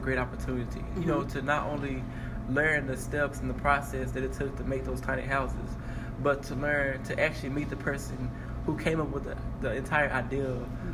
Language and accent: English; Dallas, Texas, United States; Yes, growing up in North Dallas, I have watched stores change, prices go up